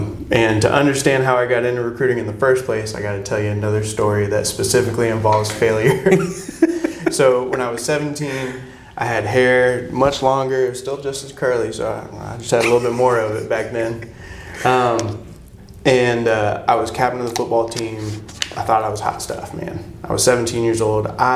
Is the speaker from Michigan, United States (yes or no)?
no; Florida, United States; Come on, man. We're from Florida.